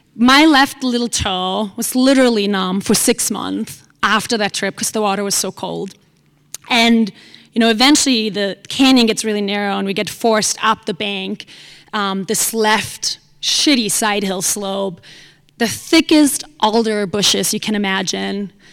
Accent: Nuremberg, Bavaria, Germany; I get to my hometown in Nuremberg.

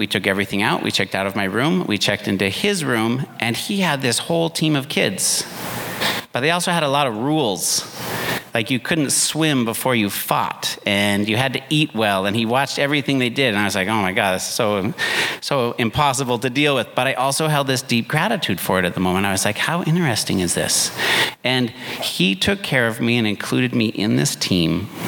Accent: Missoula, Montana, United States; And the cities are kind of a foreign world to somebody born and raised in Missoula, Montana.

